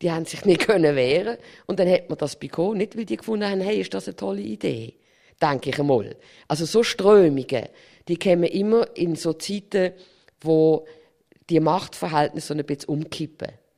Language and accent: German; Switzerland; da sind wir Schweizer ja dann auch bestechlich.